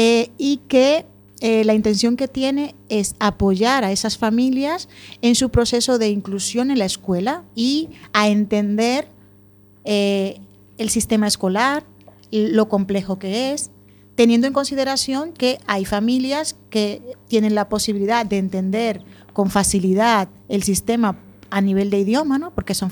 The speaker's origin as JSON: {"language": "Spanish", "country": "Dominican Republic", "said": "te voy a contar yo, que soy de República Dominicana."}